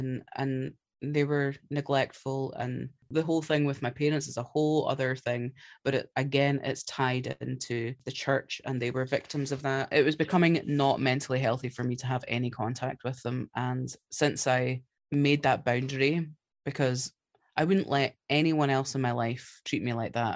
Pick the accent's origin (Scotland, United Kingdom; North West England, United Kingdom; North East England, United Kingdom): Scotland, United Kingdom; Which is firstly offensive because I'm Scottish.